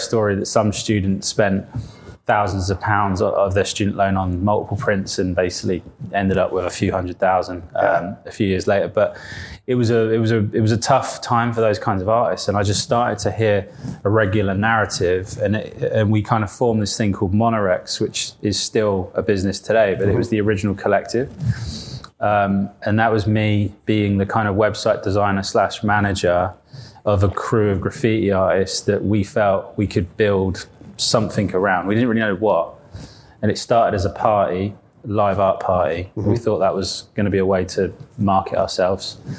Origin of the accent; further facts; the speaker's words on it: South East England, United Kingdom; Yeah, no, actually, I'm from the Isle of Wight